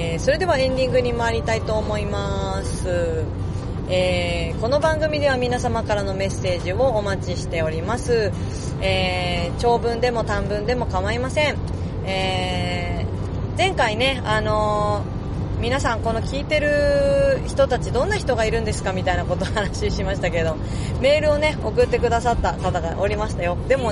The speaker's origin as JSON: {"language": "Japanese", "town": "Setagaya", "region": "Tokyo", "country": "Japan", "tie": "born or raised there", "said": "私の生まれ育った東京都世田谷区"}